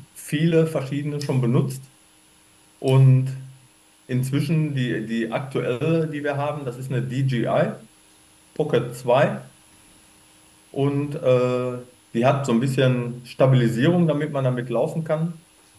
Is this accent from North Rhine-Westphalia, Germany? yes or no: yes; Dortmund, North Rhine-Westphalia, Germany; Ich bin ja, hatte ich vorhin schon gesagt, gebürtiger Dortmunder.